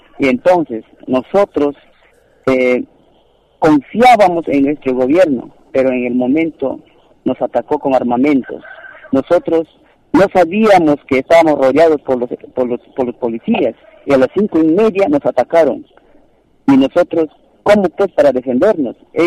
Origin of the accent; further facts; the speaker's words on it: Imaza, Amazonas, Peru; Yo soy del distrito de Imazo, provincia de Bolívar, región Amazonas, y soy un comunero también de la comunidad nativa de Nazaret.